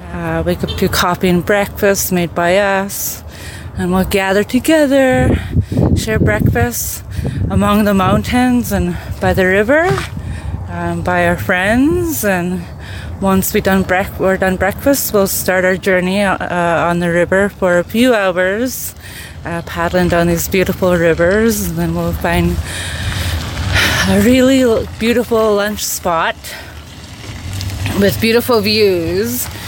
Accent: Fort McPherson, Northwest Territories, Canada; I'm Tetlet Gwich'in, main and people of the headwaters. I was raised in Fort McPherson, Northwest Territories, but I reside here on the Tahn in Kualantan, traditional territory.

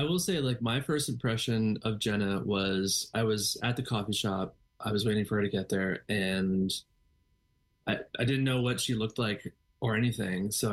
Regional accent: Moncton, New Brunswick, Canada; moved away as an adult; I am. Yeah. I grew up in Moncton. I moved away when I was about 18.

